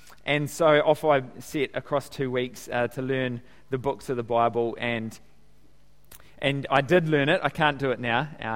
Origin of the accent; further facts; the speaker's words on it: Tauranga, Bay of Plenty, New Zealand; I grew up in Tauranga, in Otamodai.